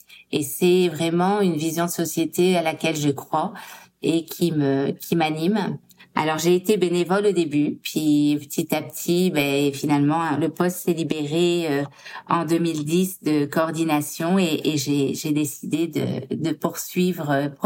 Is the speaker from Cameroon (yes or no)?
no; France; moved away as an adult; now in Canada; En fait, je suis arrivée de France il y a 20 ans, en 2005